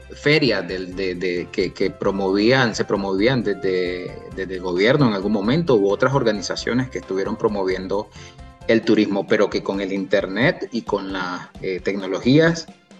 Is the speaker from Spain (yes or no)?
no; Camoapa, Boaco, Nicaragua; yo soy originario de Camoapa. Yo soy originario de Camoapa, no hay supermercados grandes